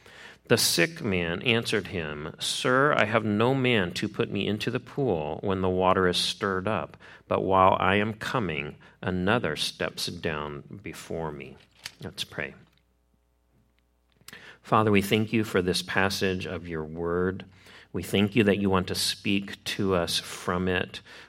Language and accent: English; Midwest, United States; I grew up in the Midwest, and in the upper Midwest, there's a kind of a fish called a walleye pike.